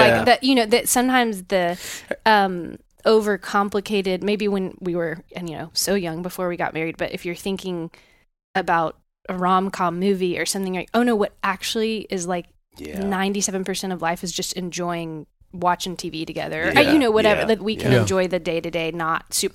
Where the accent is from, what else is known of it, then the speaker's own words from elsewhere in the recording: Texas, United States; And I feel like the town I grew up in Texas is the South for sure. Like, I thought I was Southern. I still think my place in Texas was Southern.